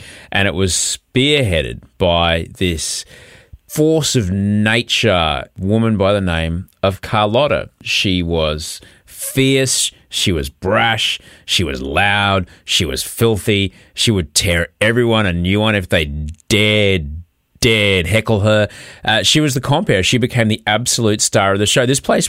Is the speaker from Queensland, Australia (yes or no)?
yes; Brisbane, Queensland, Australia; now in Sydney, Australia; and I come from Brisbane.